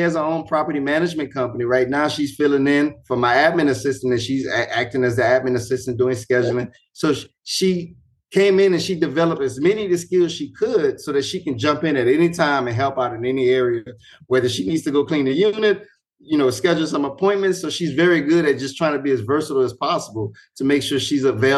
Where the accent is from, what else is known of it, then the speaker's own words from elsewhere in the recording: New Orleans, Louisiana, United States; You know, I'm from New Orleans.